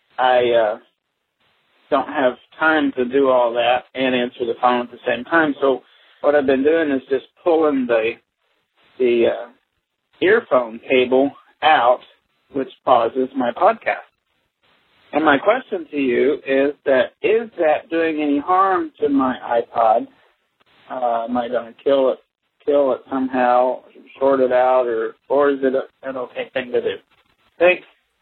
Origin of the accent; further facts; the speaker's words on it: Springfield, Missouri, United States; Hi, Adam. … I'm from Springfield, Missouri.